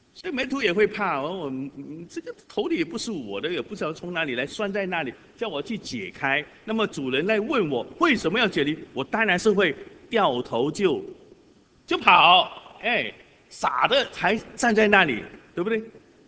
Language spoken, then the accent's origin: Chinese; China; 我们中国人说一年之计在于春，一日之计在于晨